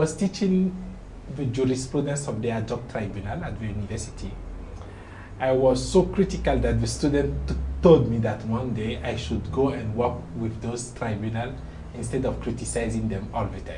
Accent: Benin; first language French; English is a second language; from Benin in West Africa.

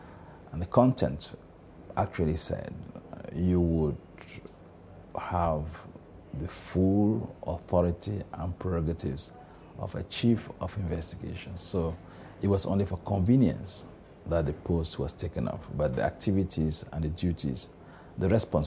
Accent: Cameroon; I come from Cameroon. Embedded in the heart of Central Africa

